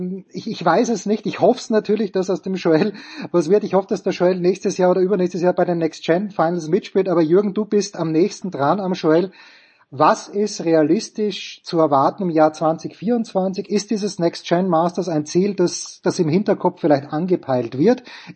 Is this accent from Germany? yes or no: no; Voitsberg, Styria, Austria; Ich war vergangenes Wochenende in der Steiermark, wo ich herkomme, in Voitsberg